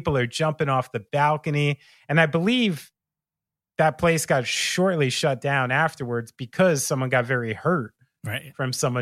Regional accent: New Jersey, United States; for someone like me from New Jersey, you might as well grow up in like North Dakota.

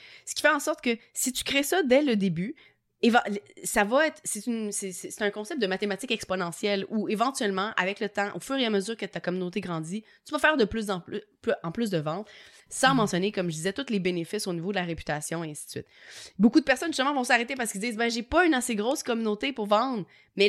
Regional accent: Quebec, Canada; accent: Québécois; j'amène mon petit accent québécois sur ton podcast de temps en temps

